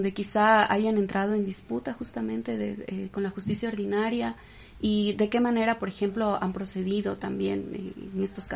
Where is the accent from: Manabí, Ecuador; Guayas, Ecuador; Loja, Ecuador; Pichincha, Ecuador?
Loja, Ecuador; en la ciudad de donde yo vengo, que es en Loja